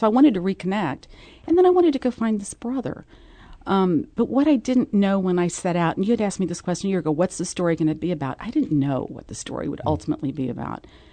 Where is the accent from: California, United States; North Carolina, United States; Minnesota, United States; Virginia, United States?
California, United States; I grew up in California. I'm a native Californian.